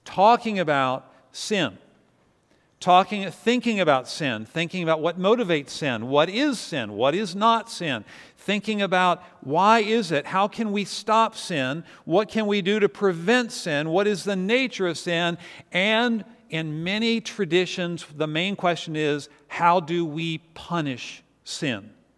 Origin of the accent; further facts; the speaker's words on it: Virginia, United States; I grew up near the Shenandoah River. I've been going to the Shenandoah River literally my entire life at different times.